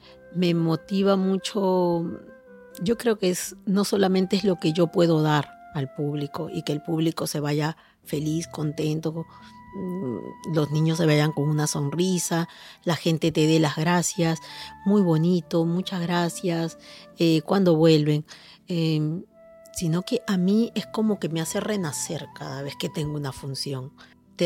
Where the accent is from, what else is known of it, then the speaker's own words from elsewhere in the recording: Peru; cuando estoy en mi país, cada vez que regreso, y los muchos años que me he dedicado a los títeres también en el Perú